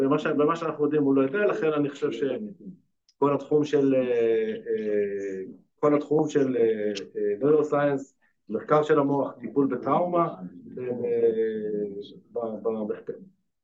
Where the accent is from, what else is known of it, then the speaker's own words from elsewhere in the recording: Shareshet, Southern District, Israel; אני יליד מושב שרשרת, יליד של הנגב, גדלתי בקריית החינוך הזאתה